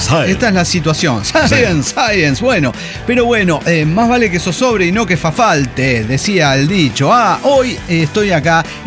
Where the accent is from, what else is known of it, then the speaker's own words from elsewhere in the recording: Río Cuarto, Córdoba, Argentina; de Río Cuarto, Córdoba, Argentina.